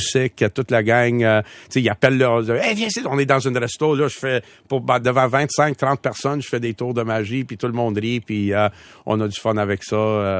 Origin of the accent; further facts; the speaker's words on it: Sainte-Adèle, Quebec, Canada; Mon époque, quand je t'ai levé, oui. C'était Saint-Adèle en haut. Il y avait Saint-Adèle en bas aussi.